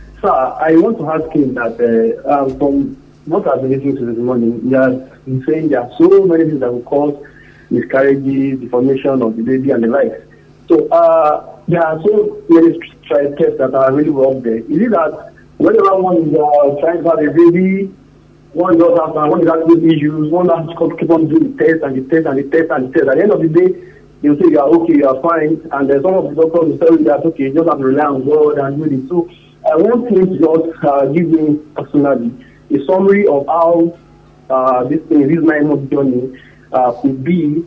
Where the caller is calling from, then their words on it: Ibadan, Oyo, Nigeria; I'm calling from Moni, Ibadan.